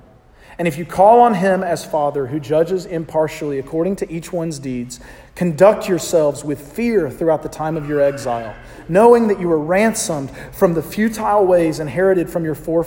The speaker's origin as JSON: {"language": "English", "region": "the South", "country": "United States", "said": "But I'm from the South. I can't hide that. You hear it."}